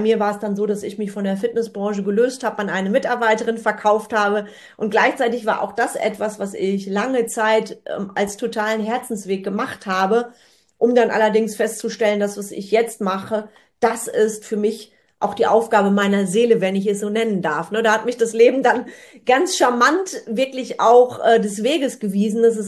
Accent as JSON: {"language": "German", "town": "Bonn", "region": "North Rhine-Westphalia", "country": "Germany", "tie": "born there", "said": "genau, und ich komme ja dann auch noch gebürtig aus Bonn."}